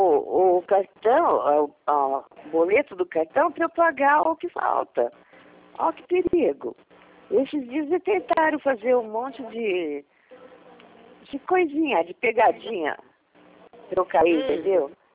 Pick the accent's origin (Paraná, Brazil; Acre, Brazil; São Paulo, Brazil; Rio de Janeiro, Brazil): São Paulo, Brazil; Bauru; Não, eu sou de Bauru